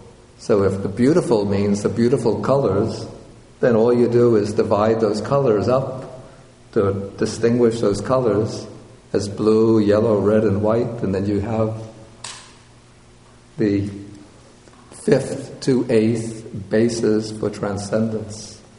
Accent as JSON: {"language": "English", "town": "Brooklyn", "region": "New York", "country": "United States", "tie": "born or raised there", "said": "You know, growing up in Brooklyn."}